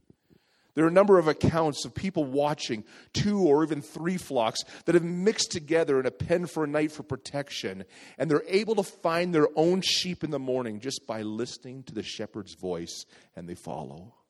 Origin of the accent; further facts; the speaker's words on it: Alberta, Canada; You know, I'm from Alberta, Canada, and this is happening right now in Alberta.